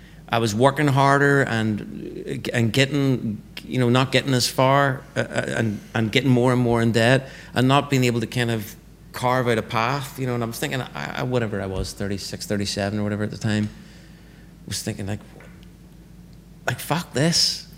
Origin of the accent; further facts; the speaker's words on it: Bangor, Northern Ireland, United Kingdom; born there; now in Aberfeldy, United Kingdom; I was born in Bangor, County Down.